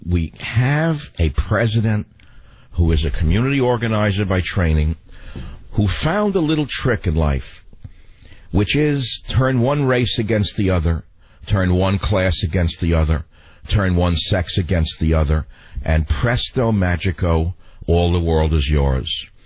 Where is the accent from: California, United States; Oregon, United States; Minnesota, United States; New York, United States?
New York, United States; I grew up with it in New York